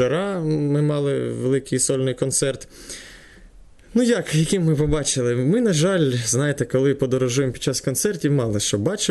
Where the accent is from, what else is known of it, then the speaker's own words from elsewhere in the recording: Sloboda Ukraine, Ukraine; ми слобожанці, ми круті, так як там західняки, галичани там.